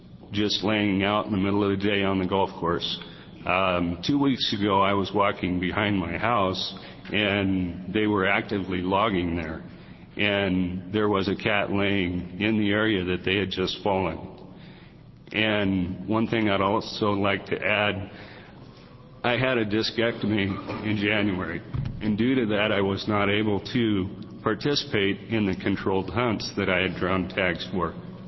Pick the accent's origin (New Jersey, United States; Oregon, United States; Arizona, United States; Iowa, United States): Oregon, United States; Astoria; I came from Astoria, Oregon.